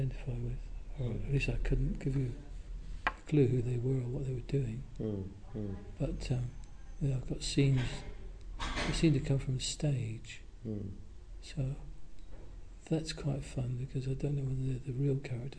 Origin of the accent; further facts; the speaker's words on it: Yeovil, South West England, United Kingdom; I was born in Yeovil in Somerset, and we had. It was a sort of terraced house.